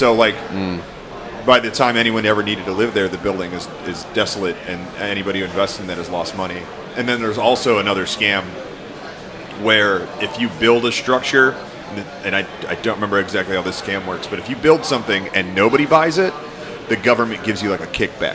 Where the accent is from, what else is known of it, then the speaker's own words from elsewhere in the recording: United States; Yeah, it's not racist because we're American.